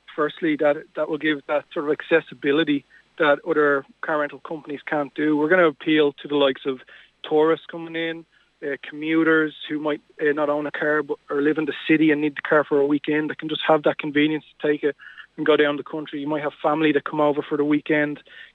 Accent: County Wicklow, Ireland; If we do want to rent from the country, I'm myself from Wicklow, so it can be quite difficult when I'm stuck.

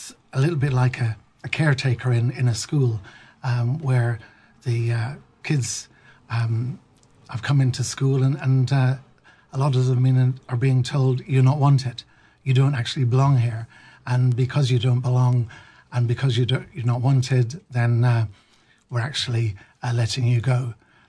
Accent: Croydon, London, United Kingdom; now in Ireland; I grew up in Croydon in South London, and my dad emigrated in the 50s when there was no work, he became a bus conductor. So I've come back to Ireland

